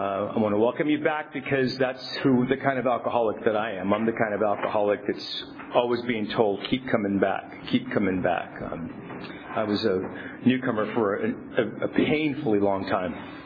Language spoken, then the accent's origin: English; Tulare, California, United States; also born or lived in Visalia; I actually was raised in Tulare. I was born and raised in Tulare. Grew up in Visalia, Tulare.